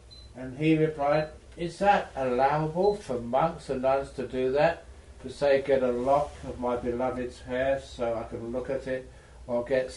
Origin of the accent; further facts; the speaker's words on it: England, United Kingdom; born there; Because I was born in England.